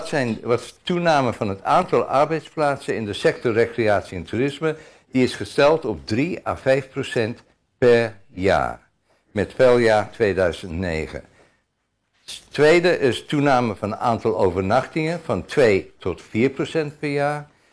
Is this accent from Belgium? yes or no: no; South Africa; now in Netherlands; ik ben Zuid-Afrikaan. Beerte komt uit Duitsland. We wonen allebei hier heel lang en kennen het land heel goed.